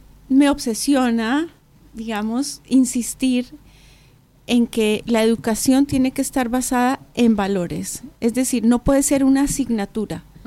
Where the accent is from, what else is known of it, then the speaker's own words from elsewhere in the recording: Bogotá, Colombia; now in Buenos Aires, Argentina; Colombiana. Nací en Bogotá y me radiqué en Buenos Aires en 2011.